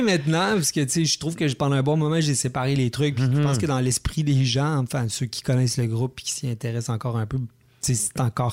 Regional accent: Quebec City, Quebec, Canada; Moi, je viens de Québec aussi.

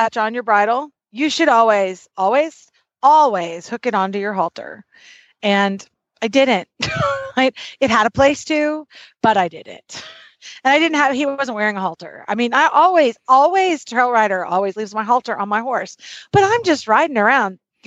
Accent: Pomela, Texas, United States; from Pomela, Texas.

